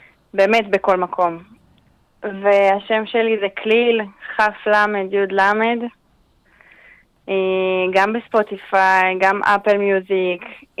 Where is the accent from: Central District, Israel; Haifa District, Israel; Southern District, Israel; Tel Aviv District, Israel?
Tel Aviv District, Israel; Ramat Gan; born there; אני נולדתי ברמת גן.